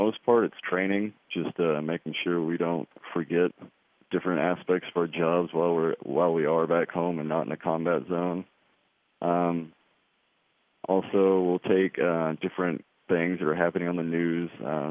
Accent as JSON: {"language": "English", "town": "Paris", "region": "Texas", "country": "United States", "said": "Yeah, we worked, we're from Paris, Texas."}